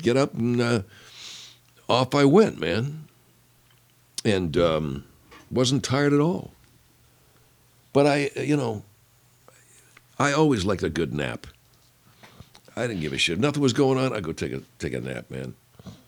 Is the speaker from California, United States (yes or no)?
yes; Arcadia, California, United States; I grew up in Arcadia, Pasadena, that area, about 13 miles from downtown L.A. and not much further from Hollywood.